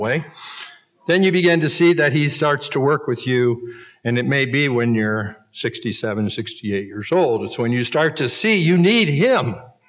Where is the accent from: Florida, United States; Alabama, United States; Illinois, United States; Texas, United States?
Florida, United States; Well, I'm from Florida, so there's 14 of us here.